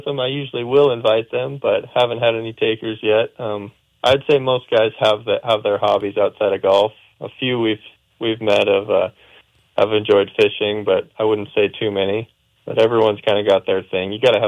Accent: Montana, United States; And so they get pretty curious about what it was like growing up in Montana, which is kind of cool.

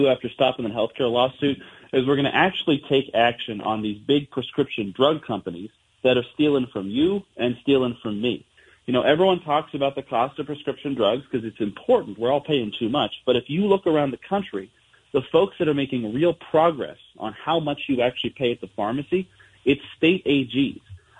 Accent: Great Falls, Montana, United States; I'm a fifth-generation Montanan, proudly raising the 6th. I grew up in Great Falls, proud product of those public schools.

